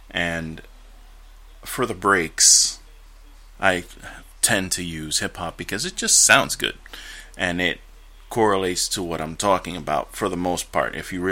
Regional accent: New York City, New York, United States; I'm from the Bronx, the home of hip-hop.

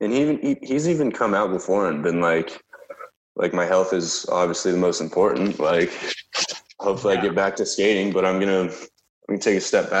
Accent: New York, United States; I'm from New York.

